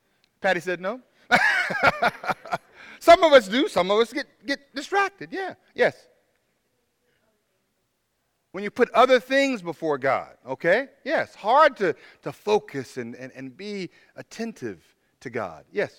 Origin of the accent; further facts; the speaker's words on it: Tallahassee, Florida, United States; I grew up in Tallahassee. And in Tallahassee, we do things slowly.